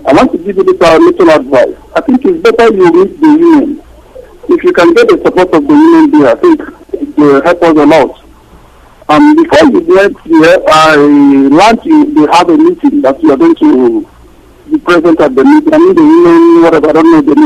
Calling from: China; We are all listening from China.

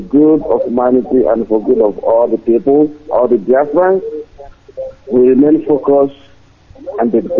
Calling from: Ireland; I am calling from Republic of Ireland.

